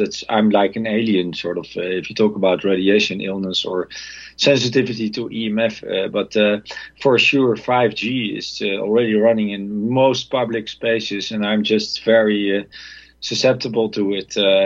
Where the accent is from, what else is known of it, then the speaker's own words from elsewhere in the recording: Netherlands; English is a second language; now in France; even though I'm a Dutch, I'm from Holland